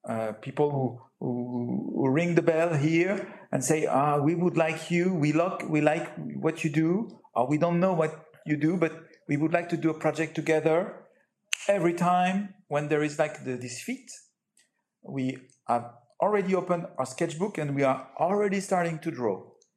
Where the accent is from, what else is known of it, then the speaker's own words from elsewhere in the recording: Nantes, Pays de la Loire, France; English is a second language; I'm coming from Nantes.